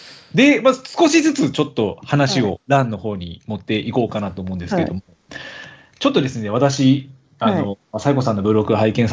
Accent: Kawasaki, Kanagawa, Japan; born there; あんたどこ生まれって言われたんですよ。で、川崎ですって言った瞬間に、

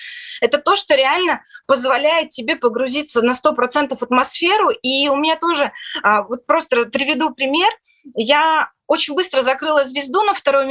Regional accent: Polysayevo, Kemerovo Oblast, Russia; когда я приехала сама из Кузбасса, жила в Полысаево и приехала в институт

